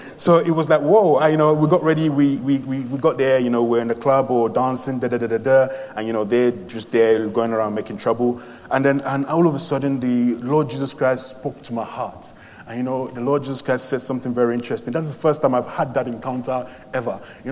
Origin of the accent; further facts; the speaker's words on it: Peckham, London, United Kingdom; I grew up in Peckham.